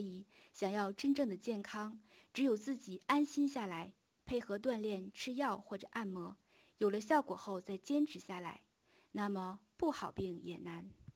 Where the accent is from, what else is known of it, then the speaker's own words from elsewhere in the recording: Heilongjiang, China; 我是黑龙江的